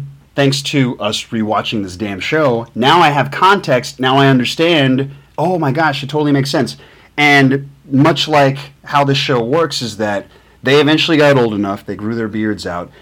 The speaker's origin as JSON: {"language": "English", "town": "Miami", "region": "Florida", "country": "United States", "tie": "born there", "said": "I was born in Miami, yeah."}